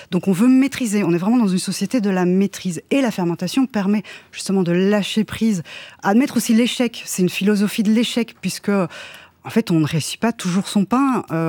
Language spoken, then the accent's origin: French; Belgium; Donc moi, en tant que Belge, il y a un côté très nostalgique